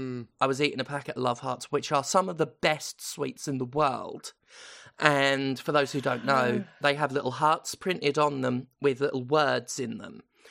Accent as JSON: {"language": "English", "country": "United Kingdom", "tie": "born or raised there", "said": "But I was a British kid growing up in Britain."}